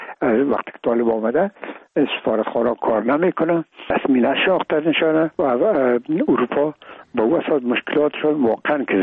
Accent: Afghanistan

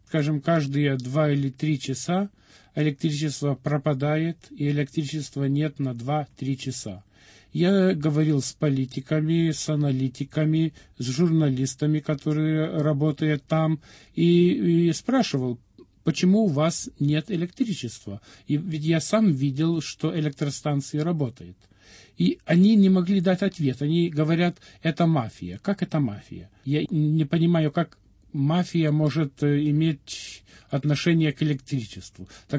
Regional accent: Lithuania; я сам литовец, но в Литве никогда не было такого ощущения

